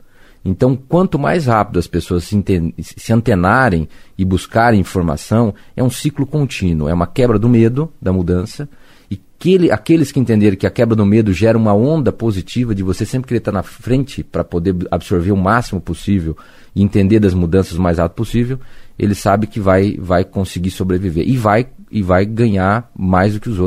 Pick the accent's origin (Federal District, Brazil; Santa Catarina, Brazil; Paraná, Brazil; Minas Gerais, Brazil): Paraná, Brazil; Cascavel; born there; Quem vive em Cascavel, nasci em Cascavel